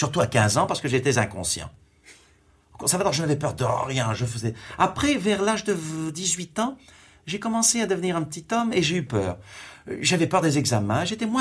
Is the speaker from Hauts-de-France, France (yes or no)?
yes; Hauts-de-France, France; born there; je suis né près de Douai. À Oisiers, c'est une ville... mineur, n'est-ce pas?